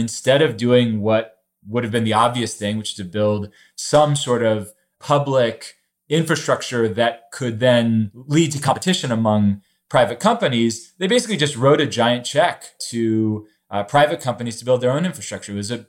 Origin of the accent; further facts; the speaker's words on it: Charleston, West Virginia, United States; We're living through the most concerning HIV outbreak in the United States in my hometown of Charleston